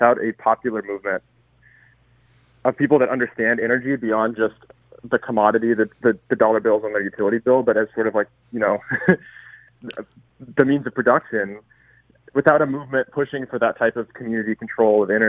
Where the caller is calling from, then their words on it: New York City, New York, United States; I'm calling from New York City right now.